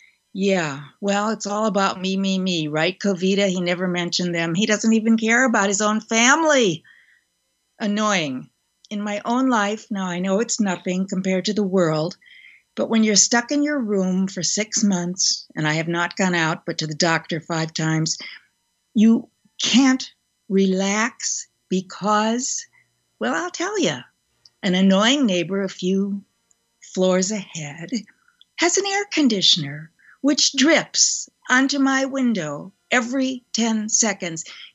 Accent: Wisconsin, United States; My home state, Wisconsin, now has a 22% number.

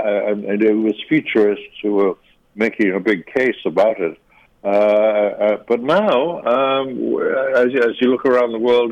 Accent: New York, United States; and I speak as a New Yorker here

